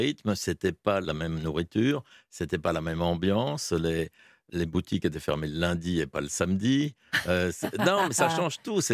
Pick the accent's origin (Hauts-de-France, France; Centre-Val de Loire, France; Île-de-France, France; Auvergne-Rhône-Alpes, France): Île-de-France, France; Paris; Oui, mais enfin, enfant, j'ai grandi à Paris, mais effectivement, le fait d'avoir été adolescent en province